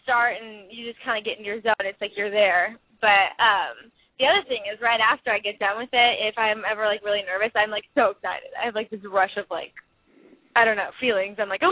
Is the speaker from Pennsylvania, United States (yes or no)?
no; Texas, United States; also born or lived in Tulsa, Oklahoma; now in Nashville, United States; So, but I was born in Tulsa, Oklahoma, raised in Texas, and then I just moved to Nashville.